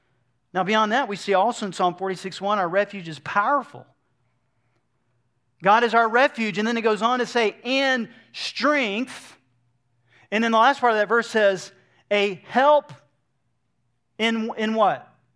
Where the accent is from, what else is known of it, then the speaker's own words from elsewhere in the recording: Georgia, United States; So, I grew up in Georgia, and from time to time we'd pass, you know, through I-75